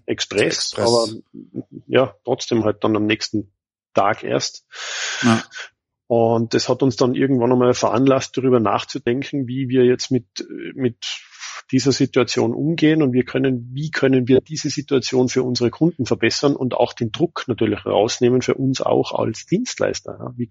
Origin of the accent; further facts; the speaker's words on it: Tyrol, Austria; bin aus Tirol im Bezirk Kitzbühel in Österreich.